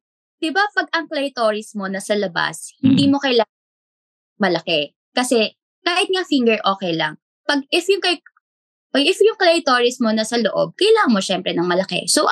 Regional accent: Cainta, Rizal, Philippines

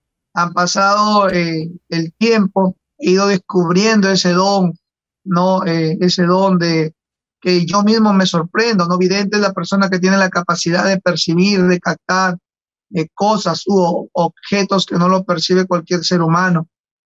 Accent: Chiclayo, Lambayeque, Peru; Yo soy norteño, soy chiclayano

